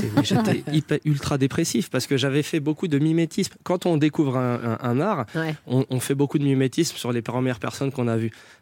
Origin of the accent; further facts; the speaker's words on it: Saint-Denis, Île-de-France, France; Mais on a grandi ensemble à Saint-Denis.